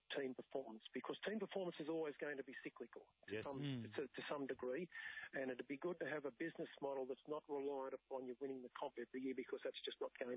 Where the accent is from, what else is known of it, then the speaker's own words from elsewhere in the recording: Dunedoo, New South Wales, Australia; I came from Dunedoo at 79 kilos